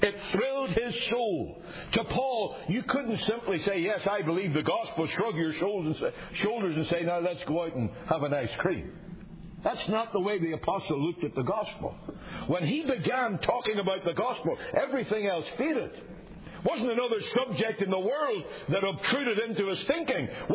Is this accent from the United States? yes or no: no; Ireland; Now, I know I'm Irish.